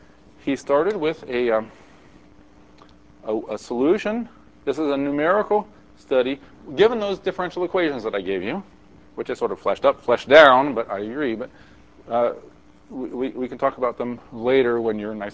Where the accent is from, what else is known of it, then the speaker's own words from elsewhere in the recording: California, United States; Maybe you can tell I'm from California.